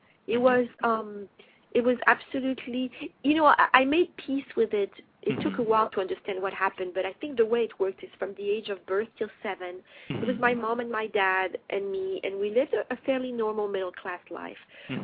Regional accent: Paris, Île-de-France, France; English is a second language; I mean, I grew up in Paris where my parents were pretty pretty high profile social people.

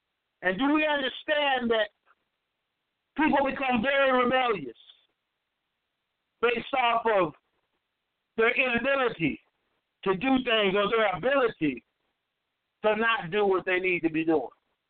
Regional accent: Iowa, United States; You don't see it so much today, but I come from Iowa

